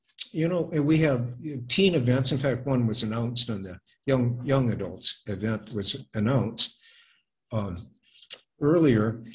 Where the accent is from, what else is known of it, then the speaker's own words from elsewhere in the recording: Illinois, United States; I remember I grew up in Illinois, went to school for all of my school time education in Illinois, graduated with an engineering degree from the University of Illinois